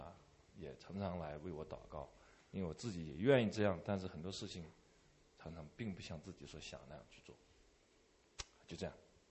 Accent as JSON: {"language": "Chinese", "country": "China", "moved": "yes", "lives_now": "United States", "said": "因为我离开国内大概现在说起来是七年半时间，然后最近的时间常常在思考，我这七年半里面到美国来"}